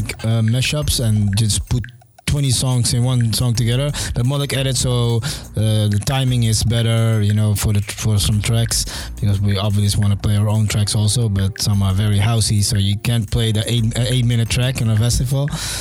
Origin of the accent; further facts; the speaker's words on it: Amsterdam, North Holland, Netherlands; English is a second language; well, in Europe, it's because we're from Amsterdam, it's a lot closer.